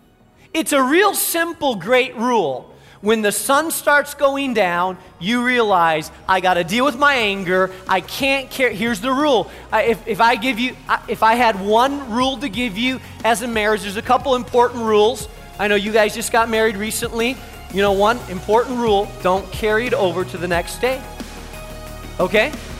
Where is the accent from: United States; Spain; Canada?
Spain; many of our listeners know I grew up in Spain, and my mother still lives in Spain.